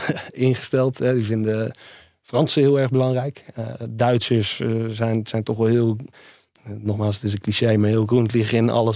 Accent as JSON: {"language": "Dutch", "country": "Netherlands", "said": "En die trots, dat hele nationalistische, dat hebben wij Nederlanders denk ik een stuk minder."}